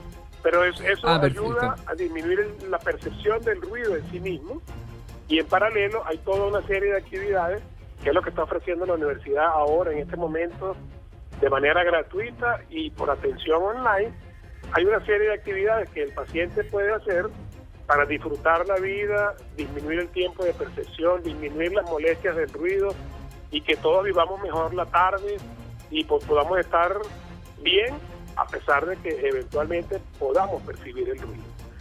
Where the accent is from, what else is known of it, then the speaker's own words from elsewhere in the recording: Venezuela; now in Talca, Chile; Me siento venezolano, pero hace ya 3 años que estoy aquí en Chile.